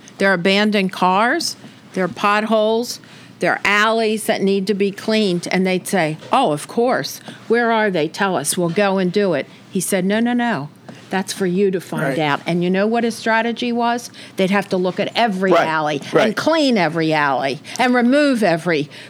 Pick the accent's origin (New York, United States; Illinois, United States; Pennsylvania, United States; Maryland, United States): Maryland, United States; Baltimore; I was born in Baltimore, and I grew up in Baltimore. I went to school in Baltimore.